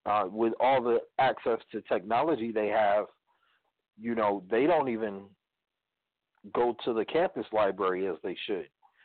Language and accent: English; New York, United States; No, I didn't live in Pennsylvania. I'm from New York. I've been to Philly.